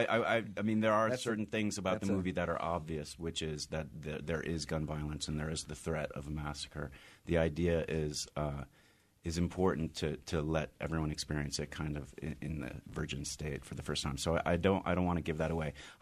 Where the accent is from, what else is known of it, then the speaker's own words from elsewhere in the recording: New York, United States; There are a lot of people from L.A. I'm from New York.